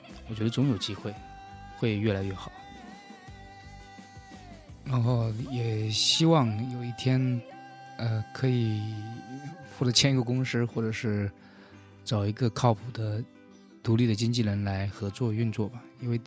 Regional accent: Jiangxi, China; 有些歌会写用我们江西方言的方式来写

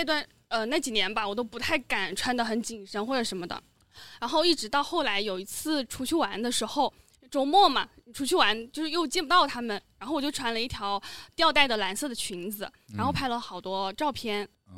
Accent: Hengyang, Hunan, China; 衡阳的。

